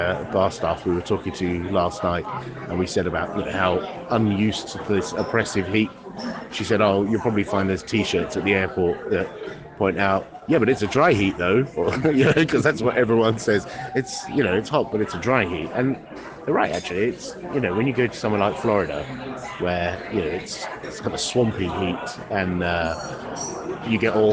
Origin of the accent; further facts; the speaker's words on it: England, United Kingdom; I'll catch up with you all when I get back to Blighty, where nobody will comment on my accent. Unlike here, where every single person comments on my accent, which is fun.